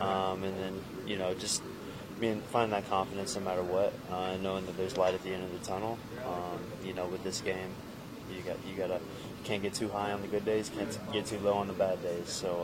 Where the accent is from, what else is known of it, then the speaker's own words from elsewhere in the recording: Atlanta, Georgia, United States; now in Detroit, United States; I'm from outside of Atlanta, Georgia.